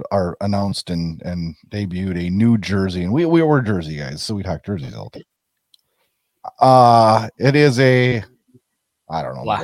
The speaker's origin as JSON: {"language": "English", "region": "North Dakota", "country": "United States", "said": "I mean, I'm from North Dakota."}